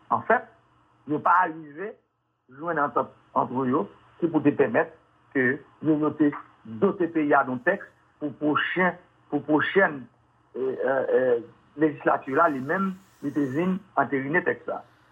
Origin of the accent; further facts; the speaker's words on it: Haiti; Je suis un haïtien